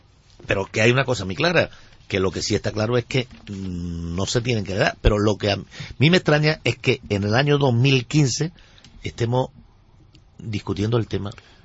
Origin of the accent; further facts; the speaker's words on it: Málaga, Andalusia, Spain; nadie se me considere tonto como malagueño